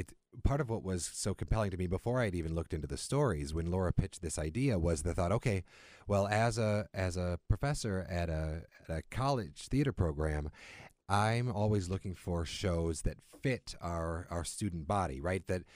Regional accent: Grafton, Wisconsin, United States; And I grew up mostly in Grafton. I grew up in southeastern Wisconsin

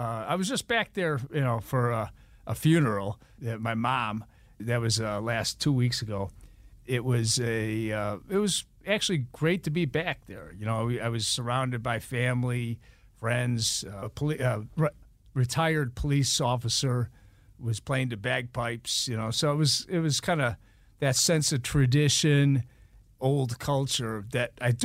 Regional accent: Chicago, Illinois, United States; I'm from Chicago, the south side of Chicago. It's a good place to grow up because you kind of learn the ropes pretty quickly.

